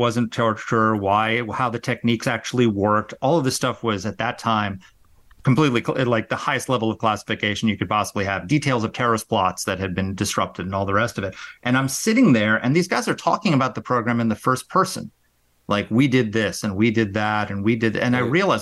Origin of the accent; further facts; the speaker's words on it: New York City, New York, United States; I grew up in New York City, literally as a teenager, because back then the drinking age was 18.